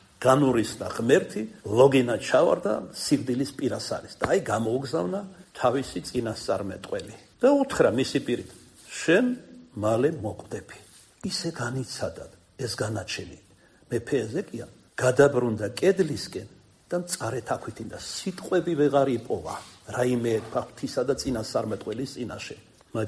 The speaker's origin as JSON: {"language": "Georgian", "region": "Kartli", "country": "Georgia", "said": "ქართლელი ვარ, ქართულად ვეთქვი."}